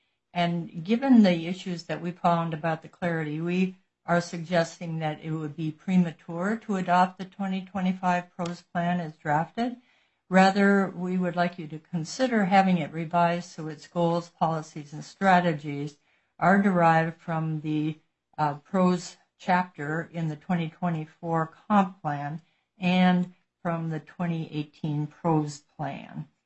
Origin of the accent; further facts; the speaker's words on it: Hansville, Washington, United States; Thank you. … from Hansville.